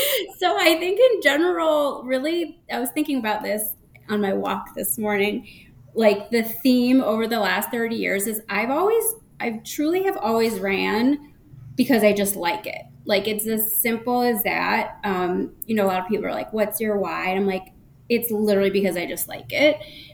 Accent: Chicago, Illinois, United States; in 2001, I decided to sign up for the Chicago Marathon. That's my hometown race.

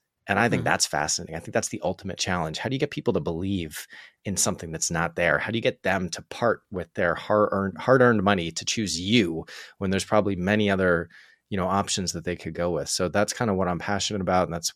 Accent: Boston, Massachusetts, United States; also born or lived in Montreal; I'm from Boston, like you mentioned, but I went to school in Montreal, in Quebec.

